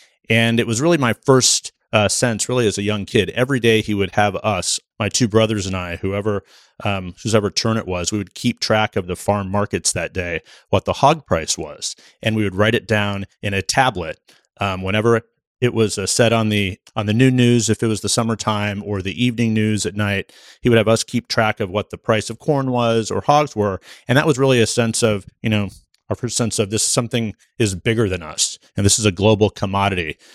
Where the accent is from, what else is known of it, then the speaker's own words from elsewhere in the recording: Nebraska, United States; I grew up in Nebraska.